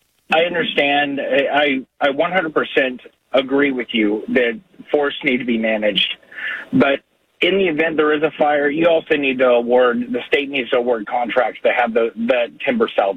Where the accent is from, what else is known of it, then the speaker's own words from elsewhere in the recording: Oregon, United States; So I'm giving you a call from New Jersey. However, I was born and raised in Oregon.